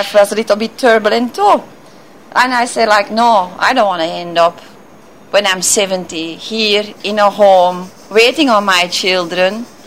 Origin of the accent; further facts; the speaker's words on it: Antwerp, Flanders, Belgium; moved away; I'm from Belgium, from Antwerp, actually.